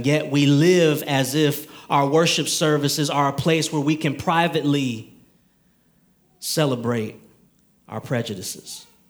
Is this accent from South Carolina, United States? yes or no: no; Detroit, Michigan, United States; Now, I was raised in Detroit, Michigan.